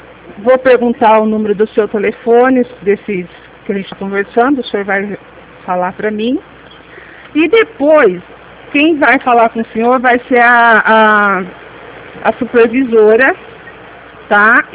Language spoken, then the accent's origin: Portuguese; Limeira, São Paulo, Brazil; Eu sou do interior de São Paulo, Limeira.